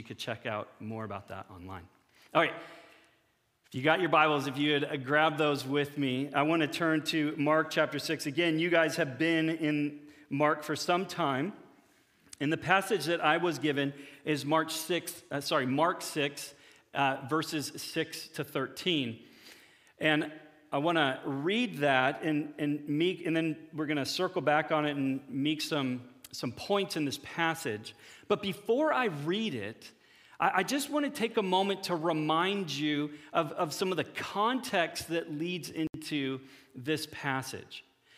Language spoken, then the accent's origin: English; Canada; Well, we are Canadian, so it does seem to kind of fit that ethos.